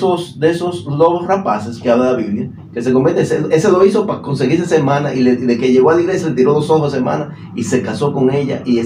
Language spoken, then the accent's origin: Spanish; Bonao, Monseñor Nouel, Dominican Republic; esa es una situación en mi pueblo natal, en Bonao, ¿verdad? Soy de Bonao, nacido y criado en Bonao.